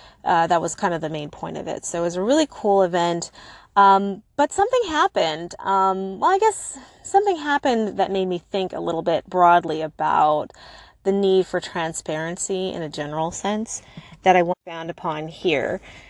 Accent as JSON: {"language": "English", "region": "California", "country": "United States", "said": "I'm so happy to hear, you know, be here. And I'm from Silicon Valley and I tend to go to a lot of events."}